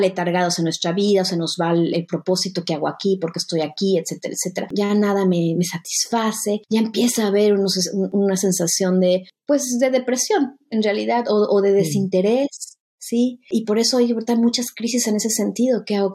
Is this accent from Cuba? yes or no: no; Mexico; now in New Zealand; yo vivo en Nueva Zelanda hace 22 años, yo soy mexicana.